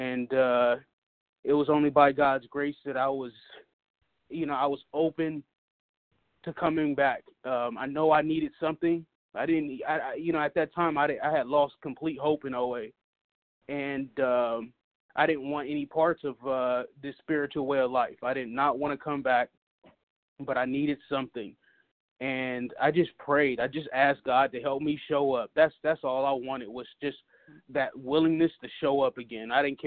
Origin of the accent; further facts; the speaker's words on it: Los Angeles, California, United States; Thank you. … I'm from Los Angeles.